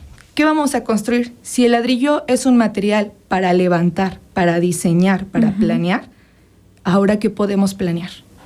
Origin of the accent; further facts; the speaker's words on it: Temixco, Morelos, Mexico; Yo crecí, la mayoría de mi adolescencia fue en Temisco, entonces es una ciudad periférica